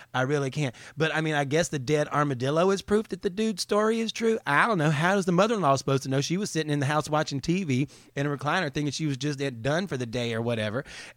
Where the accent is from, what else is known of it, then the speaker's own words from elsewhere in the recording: North Carolina, United States; I didn't even know Georgia had armadillos, because I'm from North Carolina. That ain't that far from Georgia.